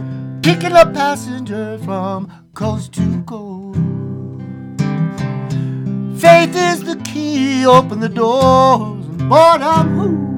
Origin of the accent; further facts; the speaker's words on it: Oakland, California, United States; born there; Y'all, what is this y'all thing? I was born in Oakland. I'm not gonna say y'all.